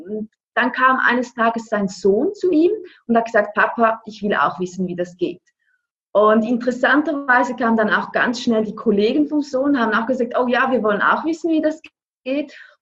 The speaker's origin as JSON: {"language": "German", "country": "Switzerland", "said": "ich bin aus der Schweiz, ich bin eigentlich gelernte Primarlehrerin."}